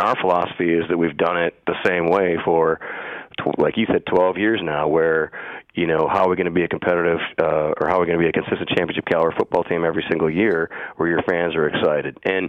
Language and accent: English; Green Bay, Wisconsin, United States; look, I grew up in Green Bay, and so, like, there was many times, like, you know, I didn't see a winning team until I was, like, 19, 20 years old, I think.